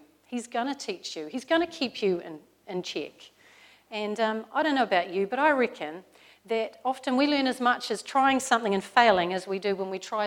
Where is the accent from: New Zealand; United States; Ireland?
New Zealand; As a New Zealander, I thought I was back home.